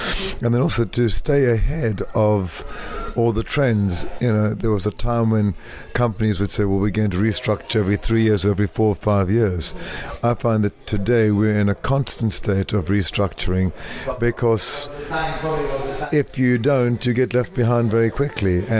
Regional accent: South Africa; moved away as an adult; I didn't want to really stay in South Africa at the time because I didn't know what the future was going to be.

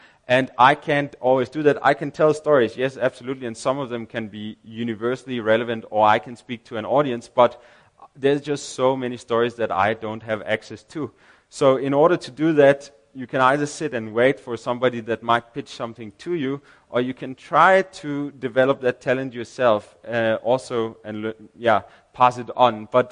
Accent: Denmark; English is a second language; Basically, I am from Denmark, and I said we have a German guy, then we have a South African guy

